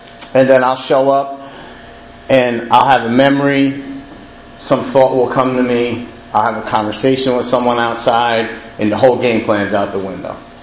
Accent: New Jersey, United States; I'm from North Jersey. My parents are divorced.

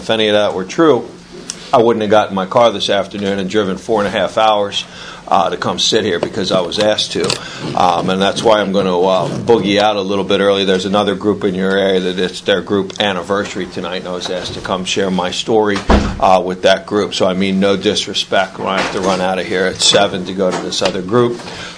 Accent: Ocean City, Maryland, United States; I'm a surfer from Ocean City, Maryland, in my area. Everybody's seen me surf.

